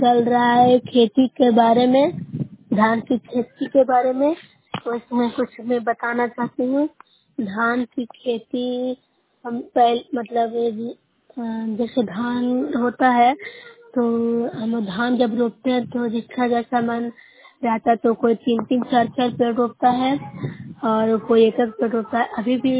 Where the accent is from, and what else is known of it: Bihar, India